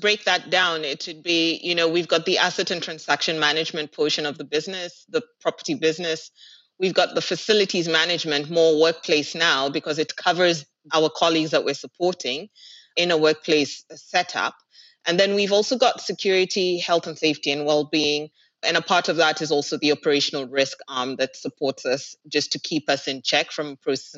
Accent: Kenya; now in Dubai, United Arab Emirates; No. I'm actually Kenyan in terms of where home is.

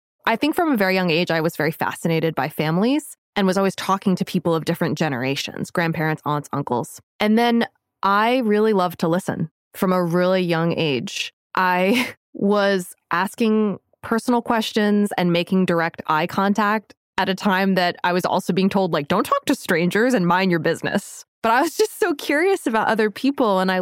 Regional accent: Fairfield, Connecticut, United States; as I grew up in Fairfield, Connecticut, that's my hometown.

